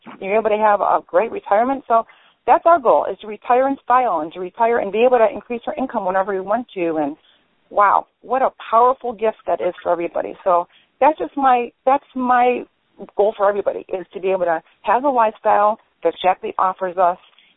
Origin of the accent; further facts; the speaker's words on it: Cleveland, Ohio, United States; the medical capital of the world, which is Cleveland, my hometown